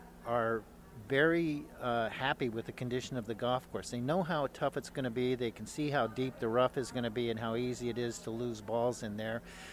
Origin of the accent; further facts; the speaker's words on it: Albuquerque, New Mexico, United States; when I was growing up in Albuquerque, New Mexico, I was a member of the 1968 state championship high school golf team.